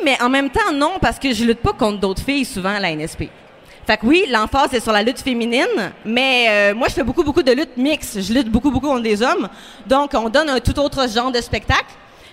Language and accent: French; Sherbrooke, Quebec, Canada; now in Quebec City, Canada; J'étais à Québec, mais moi, je viens du Platelin de Sherbrooke. J'ai lutté là pendant quelques années